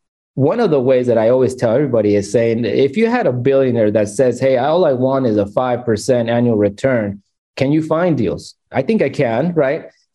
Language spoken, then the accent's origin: English; Salinas, California, United States; I'm from Salinas, California. And if you don't know where Salinas is, that is, it's in Central Coast.